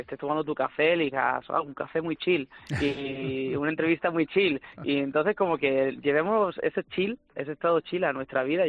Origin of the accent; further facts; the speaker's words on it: Málaga, Andalusia, Spain; accent: Malagueño; si lo llevamos a luego ya a mi acento, a Málaga, a España, y combinamos este malagueño con esta expresión ando chill